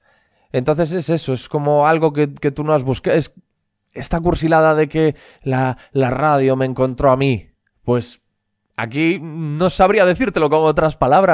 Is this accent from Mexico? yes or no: no; Corcubión, Galicia, Spain; Yo soy de un pueblo marinero que se llama Corcubión, que debe de tener cerca de 1.500 habitantes y en el que tampoco hay muchísimas cosas que ver, salvo que te vayas a la ciudad más cercana, que es Coruña, y está a 1 hora y pico.